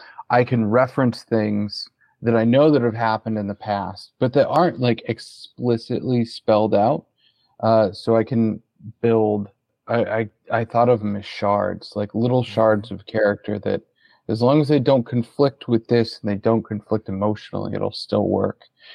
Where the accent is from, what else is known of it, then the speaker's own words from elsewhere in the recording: South Carolina, United States; now in Nebraska, United States; I'm not from Nebraska. I've lived here for a long time now, but I'm not from here. I grew up in South Carolina.